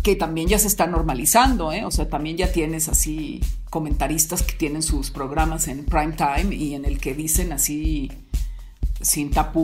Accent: Mexico; yo me pasé toda mi infancia en México.

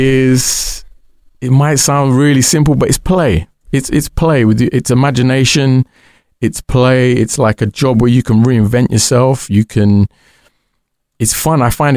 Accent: Dudley, West Midlands, United Kingdom; now in London, United Kingdom; I'm from Dudley.

